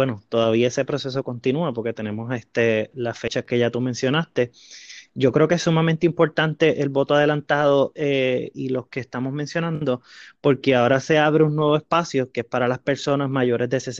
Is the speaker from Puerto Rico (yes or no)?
yes; Puerto Rico; y pues como puertorriqueños debemos salir a votar